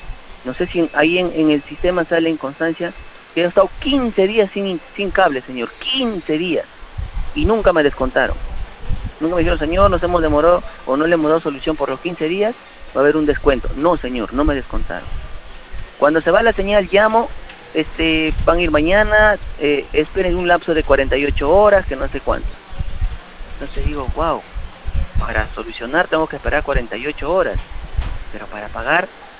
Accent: Carabayllo, Lima, Peru; Yo soy de Carabay.

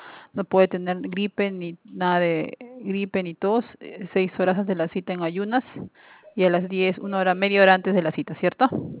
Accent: Puente Piedra, Lima, Peru; 10:30, sí, porque soy de Puente Piedra

